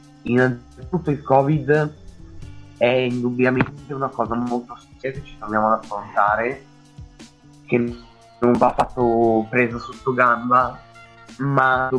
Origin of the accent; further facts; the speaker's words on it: Legnano, Lombardy, Italy; ho 25 anni, sono di Legnano, anche se sono originario da altre zone, ormai sono a Legnano da anni, quindi considero legnanese.